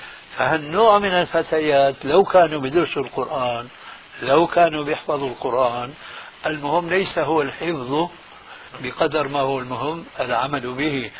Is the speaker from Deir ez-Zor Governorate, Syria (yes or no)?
no; Damascus, Damascus Governorate, Syria; نحن نعرف هناك في دمشق ونعرف هنا